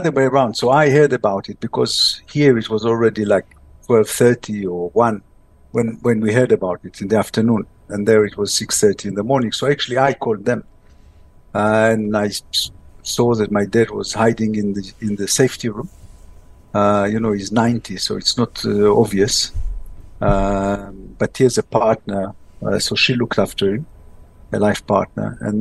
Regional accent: Be'eri, Southern District, Israel; So I was born in Kibbutz Be'eri many, many years ago. I was brought up there. All my upbringing, education was there.

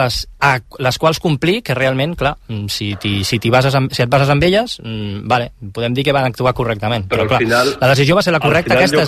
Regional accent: Barcelona, Catalonia, Spain; tots dos som de la Verneda, jugàvem al Sant Martí, jugava l'Adrianenc, i venim d'allà, del barri.

